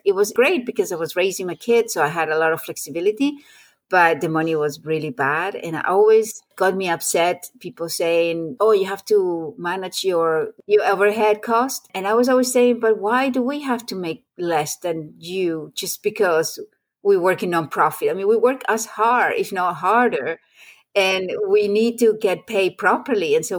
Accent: Venezuela; Yes, I grew up in Venezuela.

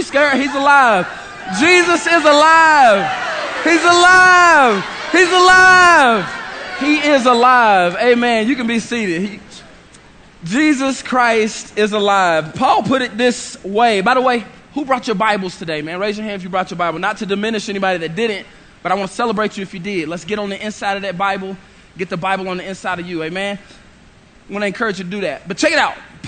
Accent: Gastonia, North Carolina, United States; Homeboy of mine back in Gastonia, my hometown, about 2 hours from here, right outside of Charlotte.

